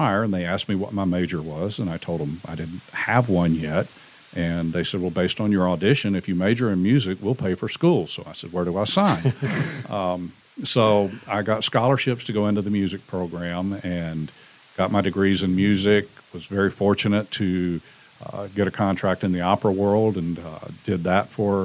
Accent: Florida, United States; Originally born and raised in Florida.

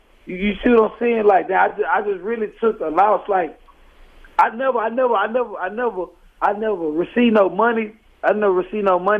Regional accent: Fort Worth, Texas, United States; You know, I'm from Fort Worth, so I'm from Dallas, Fort Worth area.

